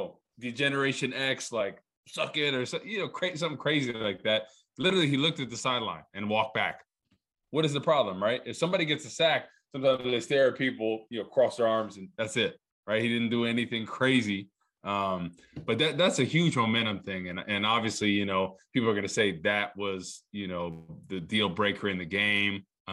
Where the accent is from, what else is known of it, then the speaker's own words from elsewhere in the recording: New Jersey, United States; I'm from New Jersey, and there's a lot of Tommy Tough guys we call them.